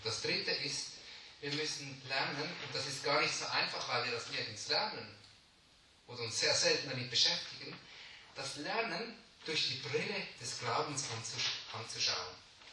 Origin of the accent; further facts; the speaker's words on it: Switzerland; sagen wir bei uns in der Schweiz